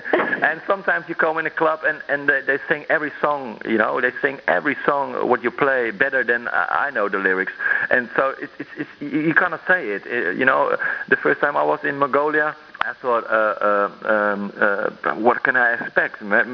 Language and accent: English; Netherlands; English is a second language; it's more easier for me to grow as a DJ than I was from Finland or Sweden or maybe Belgium